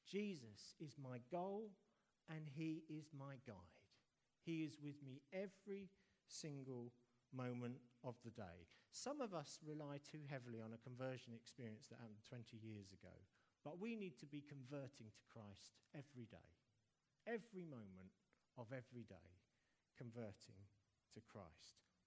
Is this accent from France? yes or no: no; United Kingdom; I know that probably only two or three people have come forward because we're British and we don't really like making sure.